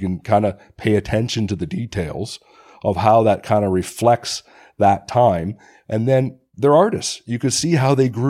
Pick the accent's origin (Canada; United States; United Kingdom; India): Canada; You know, being Canadian, we've got Stanley Thompson.